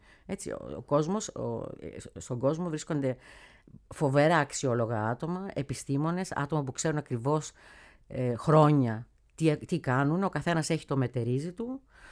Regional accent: Thessaloniki, Central Macedonia, Greece; Εγώ είμαι από Θεσσαλονίκη.

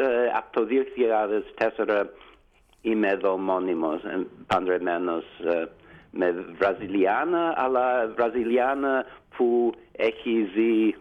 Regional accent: California, United States; Greek is a second language; also born or lived in Houston / Pennsylvania; now in Athens, Greece; Εντάξει, γεννήθηκα στο Houston, Texas, μεγάλωσα στη California, Silicon Valley, αλλά πήγα στο πανεπιστήμιο στο Pennsylvania

